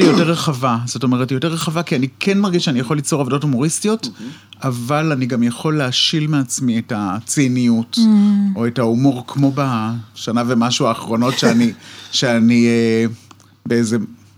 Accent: Canada; now in Israel; מעניין כי זה נכון, שבקנדה הציורים שלי באמת היו כאלה, מין פנטזיה לאיזה עולמות קסומים וחמימים

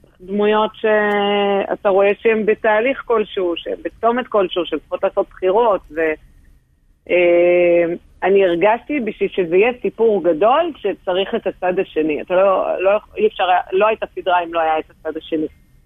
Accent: Tel Aviv, Tel Aviv District, Israel; now in Tiberias, Israel; אני באה מתל אביב, אז אני יכולה להגיד בועה תל אביב

